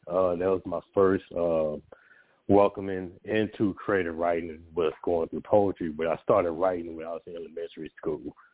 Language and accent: English; St. Louis, Missouri, United States; we grew up together in St. Louis, Missouri. We started writing around the same time.